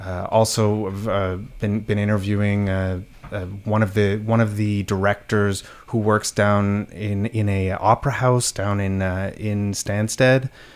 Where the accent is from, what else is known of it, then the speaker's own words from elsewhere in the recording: Vancouver, British Columbia, Canada; I went to McGill, but I'm originally from Vancouver.